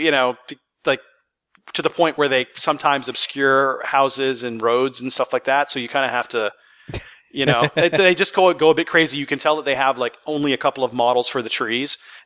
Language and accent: English; Canada; first thing I do is I, you know, do a flyover of my hometown up in Canada.